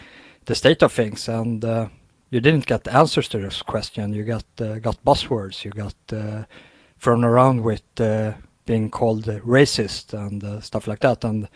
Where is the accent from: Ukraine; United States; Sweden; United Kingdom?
Sweden; I'm born and raised in Sweden